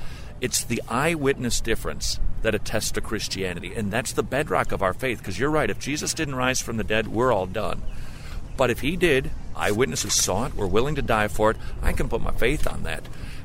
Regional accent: St. Paul, Minnesota, United States; I grew up in St. Paul, Minnesota, all right?

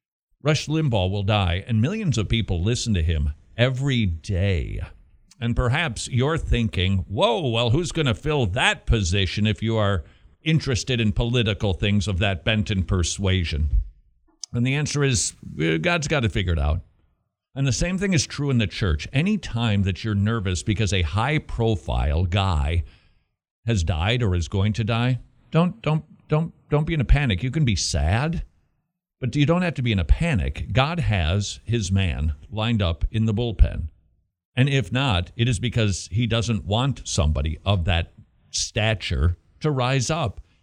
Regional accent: Minnesota, United States; now in Atlanta, United States; Sorry for gloating to my home state, but the next time I complain about my humidity, I'm just going to think about, oh yeah, it's probably snowing right now in Minnesota.

